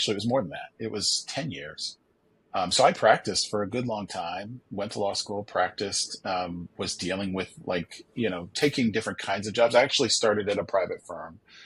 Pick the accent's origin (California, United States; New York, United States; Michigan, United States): New York, United States; Buffalo; also born or lived in Chicago; No, I'm from Buffalo, which is where I am right now. That's the laundry room where my laundry room is in Buffalo, New York. From Buffalo. Went to school in Chicago, worked for Chicago, out of Chicago for years.